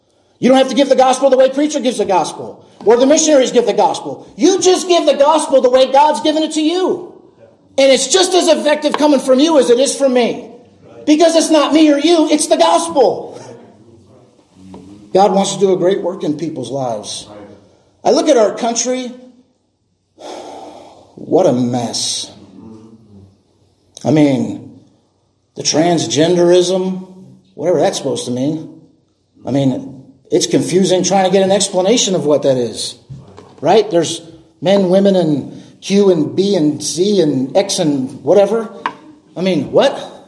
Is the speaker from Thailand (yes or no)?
no; Chicago, Illinois, United States; I grew up in the Chicago area. I was a gang member, a drug dealer, and at 18 years old, I got saved.